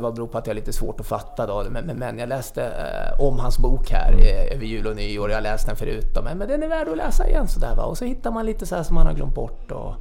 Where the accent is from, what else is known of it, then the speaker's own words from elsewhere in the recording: Västerås, Västmanland County, Sweden; jag är uppvuxen i Västerås och pappa tog mig på band.